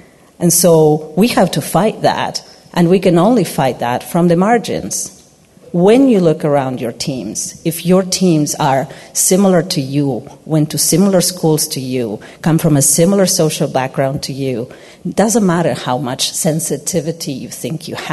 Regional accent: Argentina; English is a second language; now in United Kingdom; I come from Argentina. I am the granddaughter of Italian immigrants and Spanish immigrants, and I'm also an immigrant myself that has been in the UK for 23 years.

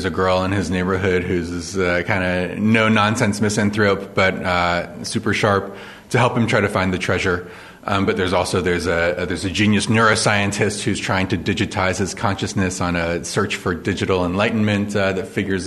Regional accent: California, United States; I grew up in Silicon Valley.

